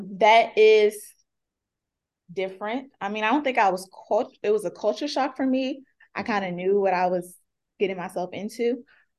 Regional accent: Bowie, Maryland, United States; And I'm from Bowie, Maryland, DMV, PG County.

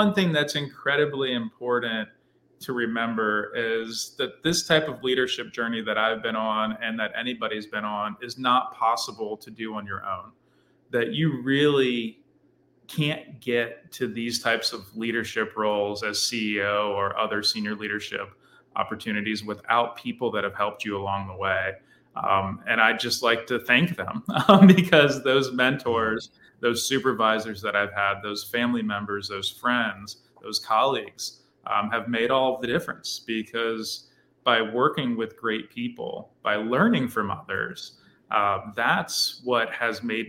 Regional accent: Florida, United States; Still haven't made that trip, and I grew up in Florida.

